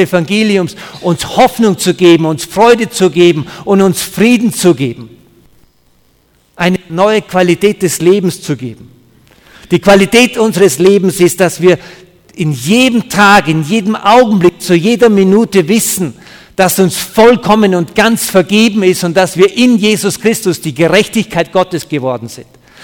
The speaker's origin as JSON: {"language": "German", "region": "Upper Austria", "country": "Austria", "lives_now": "Burghausen, Germany", "said": "Aber wir kommen beide aus Oberösterreich, also nicht weit von hier. Ich bin geboren in einem kleinen Dorf an der Grenze vom Inn und meine Frau kommt aus Braunau am Inn. Deswegen war auch es naheliegend, dass wir nach Burghausen gezogen sind"}